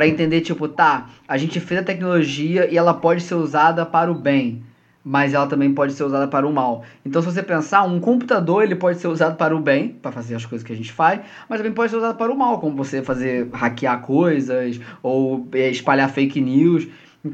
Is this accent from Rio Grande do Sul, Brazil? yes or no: no; Rio de Janeiro, Brazil; E eu sou do Rio de Janeiro, pra quem estiver me escutando.